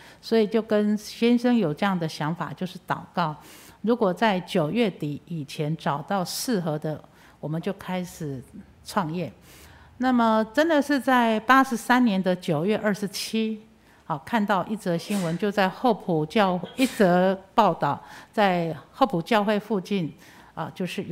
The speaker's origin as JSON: {"language": "Chinese", "town": "Chiayi", "country": "Taiwan", "said": "因为我们都是嘉义人"}